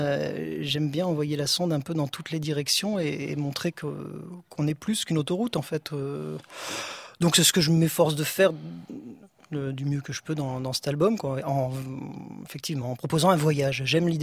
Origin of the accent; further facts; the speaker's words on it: Loudun, Nouvelle-Aquitaine, France; now in Paris, France; Je suis parisien d'adoption là depuis quelques années quand même. Oui. Mais avant ça, j'arrive de la campagne, d'un petit coin qui s'appelait Loudun, petite ville qui est la ville d'Urbain Grandier, Théophraste Renaudot